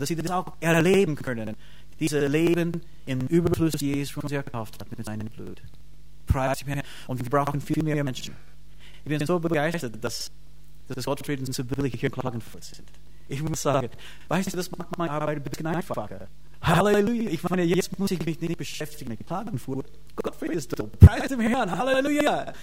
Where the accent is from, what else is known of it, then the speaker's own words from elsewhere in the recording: United States; accent: American; German is a second language; ich weiß, dass es manchmal mein amerikanischer Dialekt kommt durch. Ja, ich wohne seit 7 Jahren hier, aber ich habe es immer noch nicht richtig geschafft, ja, mein amerikanischer Dialekt zu beseitigen.